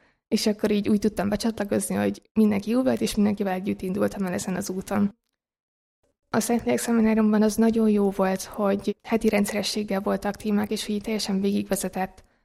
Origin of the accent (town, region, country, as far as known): Kaposvár, Somogy, Hungary; born there; now in Budapest, Hungary